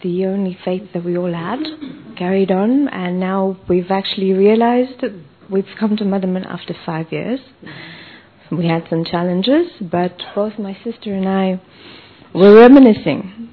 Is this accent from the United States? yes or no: no; Zambia; And I'm from Zambia, Africa.